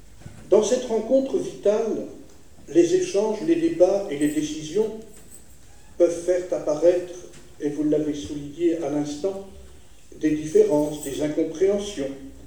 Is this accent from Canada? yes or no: no; France; Je suis français. J'aime mon pays.